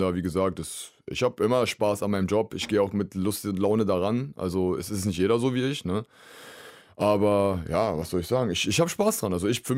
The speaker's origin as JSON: {"language": "German", "region": "Berlin", "country": "Germany", "said": "Na, ich komme aus Tempelhof Schöneberg direkt selber, ne?"}